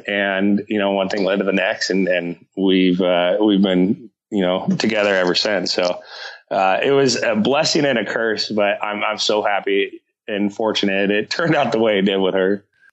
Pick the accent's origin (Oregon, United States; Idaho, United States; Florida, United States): Idaho, United States; Boise; I was born and raised here in Boise, Idaho, back when it was, a really small town.